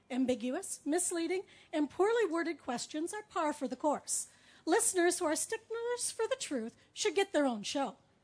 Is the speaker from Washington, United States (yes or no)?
no; Sparta, Wisconsin, United States; from Sparta, Wisconsin.